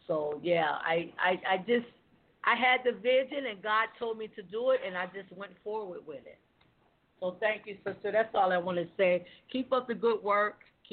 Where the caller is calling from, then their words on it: Columbus, Ohio, United States; I'm calling from Ohio, Columbus.